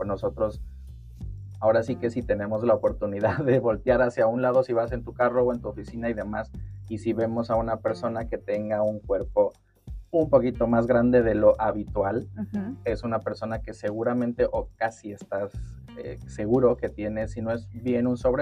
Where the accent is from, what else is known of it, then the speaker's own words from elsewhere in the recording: Mexico; como mexicanos, cómo arraigamos y cómo nos relacionamos de alguna manera con la comida.